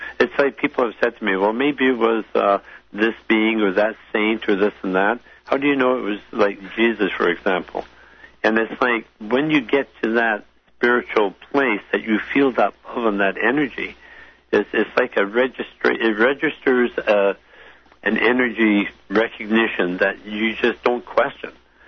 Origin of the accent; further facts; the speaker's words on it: British Columbia, Canada; I'm from Vancouver Island